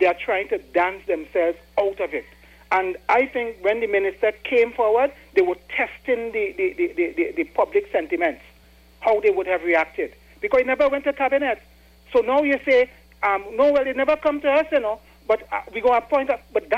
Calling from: Diego Martin, Trinidad & Tobago; Yeah, good morning. I'm calling from Diego Martin.

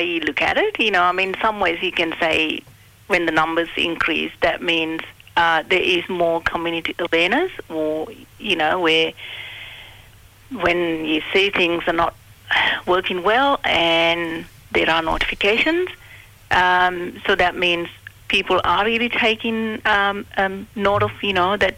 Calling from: Canberra, Australian Capital Territory, Australia; Canberra.

